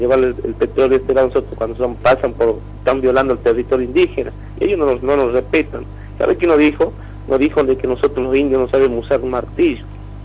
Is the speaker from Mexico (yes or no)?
no; Argentina; porque pareciera que no somos argentinos